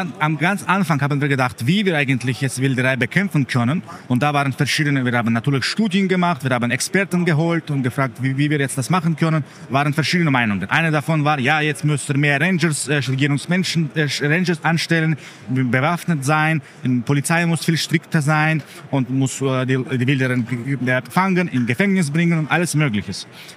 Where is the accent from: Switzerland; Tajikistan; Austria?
Tajikistan; German is a second language; Und ich komme aus Tadschikistan.